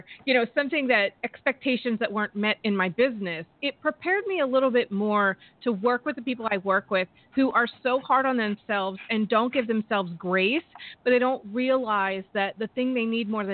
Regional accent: Delaware, United States; moved away as an adult; I grew up in Delaware, small state. I outgrew it by the age of 18

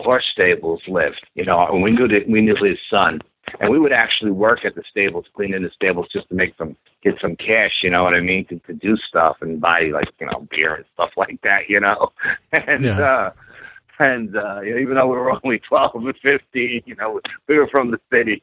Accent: New York City, New York, United States; And again, growing up in New York and in the city, I always thought that it was out in the Pacific Northwest.

